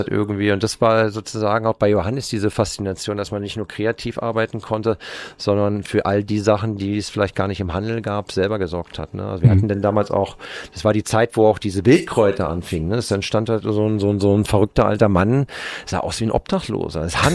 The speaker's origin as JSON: {"language": "German", "town": "Potsdam", "region": "Brandenburg", "country": "Germany", "tie": "born there", "said": "ich bin ja in Potsdam geboren, Stadt, sind dann irgendwann aus Land rausgezogen, schön am Wasser."}